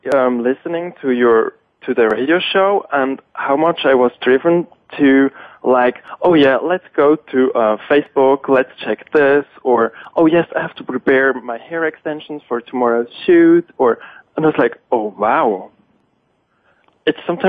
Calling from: Hamburg, Germany; I'm calling in from Hamburg today.

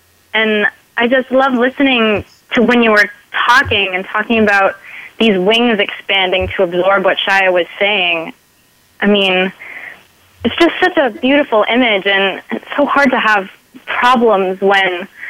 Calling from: Brooklyn, New York, United States; Hi, I'm calling from Brooklyn, New York.

